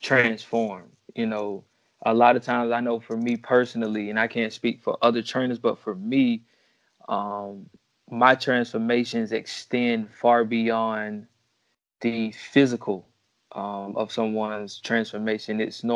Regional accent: Atlanta, Georgia, United States; Well, I'm from Atlanta, Atlanta, Georgia.

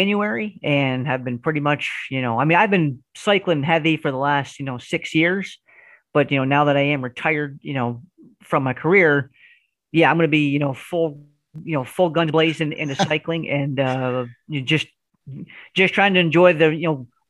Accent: Malone, New York, United States; I'm about 8 miles from the Canadian border, so I'm way up north. And you know, I mean, I'm born and raised in Malone. You know, just kind of grew up locally.

